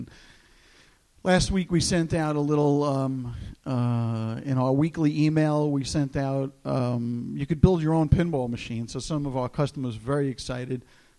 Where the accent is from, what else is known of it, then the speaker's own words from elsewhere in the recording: New Jersey, United States; You know, I'm from Jersey. You know, what can I tell you?